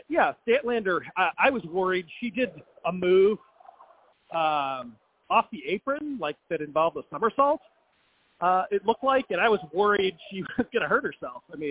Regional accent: Chicago, Illinois, United States; I'm from Illinois, Chicago, you know, Illinois is so important to me.

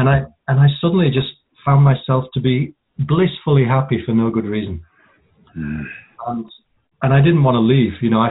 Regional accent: Yorkshire and the Humber, United Kingdom; I grew up in Yorkshire

